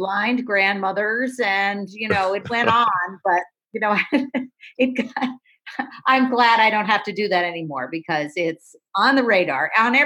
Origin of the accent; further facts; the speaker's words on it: Deerfield, Massachusetts, United States; No, I'm from New England. I grew up in a tiny little corner of Massachusetts called Deerfield, Massachusetts